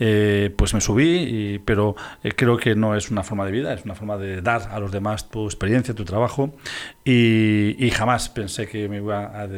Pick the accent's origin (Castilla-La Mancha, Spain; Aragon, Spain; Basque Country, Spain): Castilla-La Mancha, Spain; now in Tres Cantos, Spain; yo soy de un pueblo de Guadalajara, yo trabajaba aquí en Madrid y vivía en mi pueblo, en Guadalajara, que es donde tengo la familia y los amigos